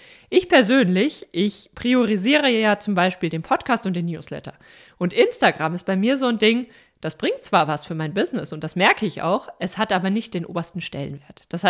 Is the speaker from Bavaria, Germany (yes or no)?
yes; Bavaria, Germany; Wir wohnen wieder im Süden von Deutschland, in meiner Heimat, in der Nähe von München, und ich freue mich riesig, dass wir wieder hier sind.